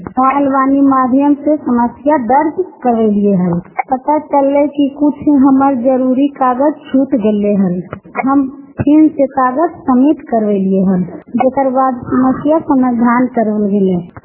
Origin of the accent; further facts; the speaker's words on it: Nardiganj, Bihar, India; नवादा जिला के नारदीगंज प्रखंड के रहने वाला हूँ। हम एक किसान महिला हुए